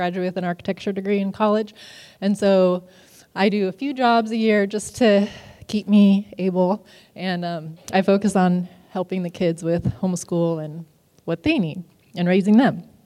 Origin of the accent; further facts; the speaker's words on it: Pratt, Kansas, United States; This is my family farm that I grew up in Pratt.